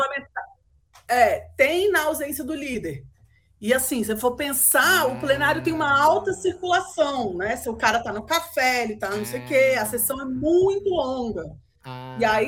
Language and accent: Portuguese; Brasília, Federal District, Brazil; pergunta de onde você é, eu falo de Brasília